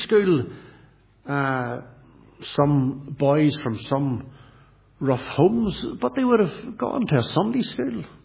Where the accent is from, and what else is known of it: Lisburn, Northern Ireland, United Kingdom; born or raised there